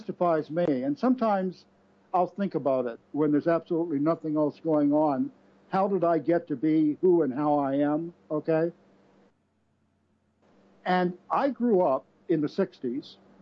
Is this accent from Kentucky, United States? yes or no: no; Alexandria, Virginia, United States; And then a couple of years later, when I was growing up in Alexandria, Virginia, we had three main taxicab companies